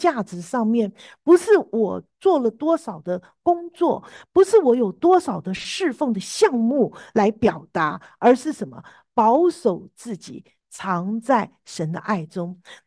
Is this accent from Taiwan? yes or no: yes; Taiwan; 我们这个从台湾来的，从来没经历过下雪啊